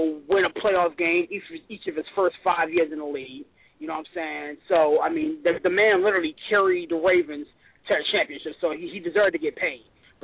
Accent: Pittsburgh, Pennsylvania, United States; I rep the 412. I'm from Pittsburgh

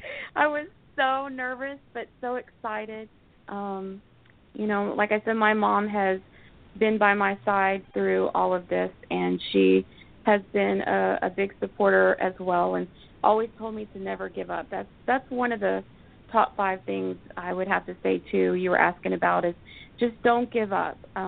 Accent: Florida, United States

